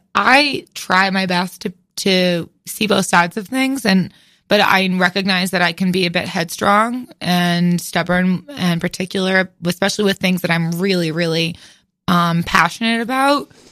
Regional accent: Connecticut, United States; I'm from outside New Haven.

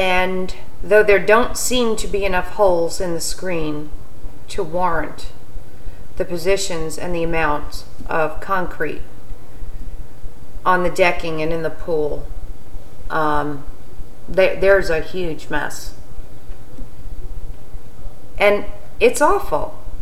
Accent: New York, United States; We're originally from New York.

